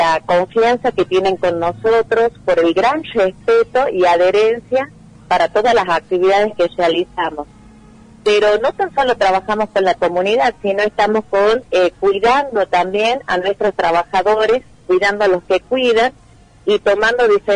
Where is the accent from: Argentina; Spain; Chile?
Argentina; Tucumán; nosotros como tucumanos